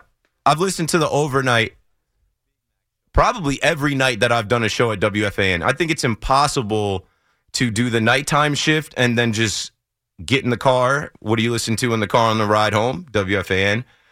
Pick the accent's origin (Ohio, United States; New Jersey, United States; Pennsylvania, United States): New Jersey, United States; If you know anything about me, I'm from the Shore area.